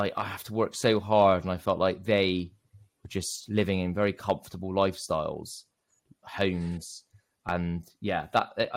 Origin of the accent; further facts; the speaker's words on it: Bristol, South West England, United Kingdom; accent: Bristol; my accent, at one point in my 20s, I really almost lost my Bristol accent because I was trying to fit in.